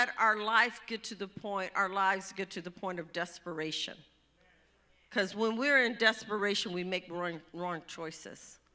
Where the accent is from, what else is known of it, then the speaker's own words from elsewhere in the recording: Richmond, California, United States; also born or lived in Washington; because I grew up basically in California. And then we moved to Washington, then we moved back to California, the Bay Area. It was pretty rough, the neighborhood that I lived in. So it was just outside of Berkeley. We had Berkeley, Oakland, and I lived in Richmond.